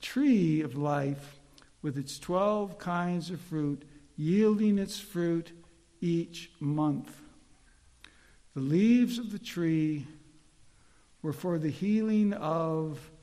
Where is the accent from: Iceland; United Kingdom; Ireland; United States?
United States; Chicago, Illinois; because I grew up in Chicago, and the Chicago Bears haven't been good for 40 years.